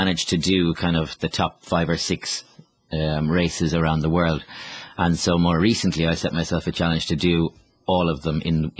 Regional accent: Ireland; the island that I grew up in Ireland, was the centre for the immigration at the during the famine time.

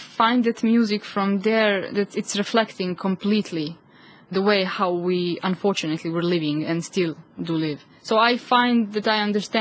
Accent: Belgrade, Serbia; So, as you said, I'm coming from Belgrade. There I graduated on Belgrade University.

